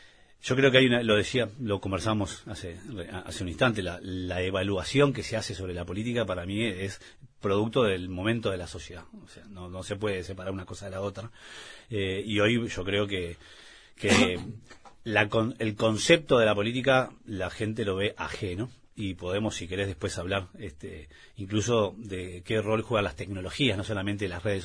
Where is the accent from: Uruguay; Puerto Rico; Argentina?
Uruguay; nosotros como uruguayos nos sentimos que vivimos en una sociedad que tiene un alto nivel de politización